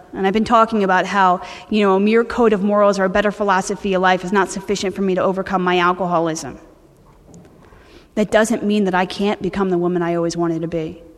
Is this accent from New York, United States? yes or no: yes; New York, United States; No, which is really cool because I'm from New York and everybody's really uptight.